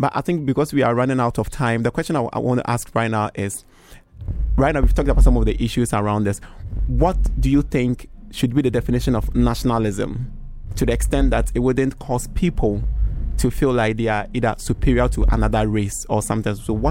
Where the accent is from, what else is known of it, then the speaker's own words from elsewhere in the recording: United Kingdom; I'm British, I'm Ghanaian